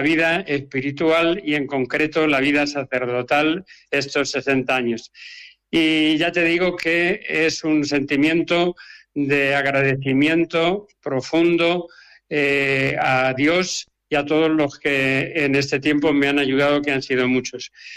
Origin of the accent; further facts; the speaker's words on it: Torre de Juan Abad, Castilla-La Mancha, Spain; Don José Antonio Mayordomo estaba de párroco en mi pueblo, en Torre de Juan Abad